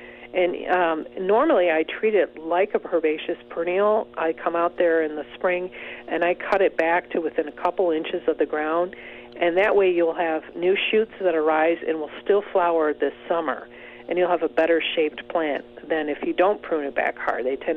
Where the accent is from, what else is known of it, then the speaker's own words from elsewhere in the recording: Michigan, United States; You know, I remember as a kid, I grew up in Michigan, and we would get boatloads of snow, and you wouldn't see grass until April.